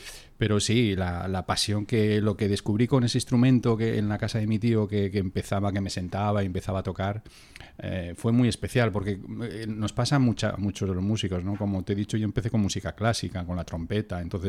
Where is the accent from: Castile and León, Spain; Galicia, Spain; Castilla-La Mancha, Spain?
Castile and León, Spain; Miranda de Ebro; Yo soy de Miranda de Ebro, de Burgos.